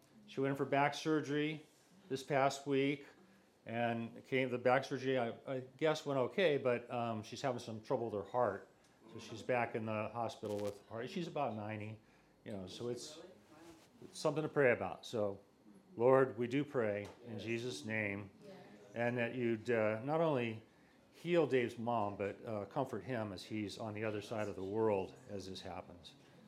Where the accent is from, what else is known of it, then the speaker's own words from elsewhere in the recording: New Orleans, Louisiana, United States; But I grew up down in New Orleans.